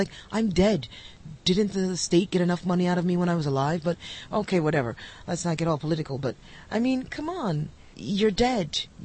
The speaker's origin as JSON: {"language": "English", "region": "New York", "country": "United States", "said": "or at least I'm from New York State, and the cemeteries I've been in, everything is completely just manicured perfectly."}